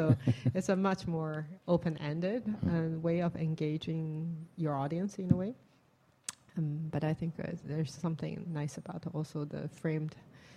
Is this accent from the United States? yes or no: no; China; You know, I'm from China. I grew up in a time where architecture is not yet has not taken off yet.